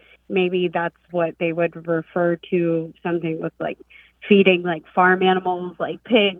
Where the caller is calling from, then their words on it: Altoona, Pennsylvania, United States; I'm calling from Altoona, Pennsylvania.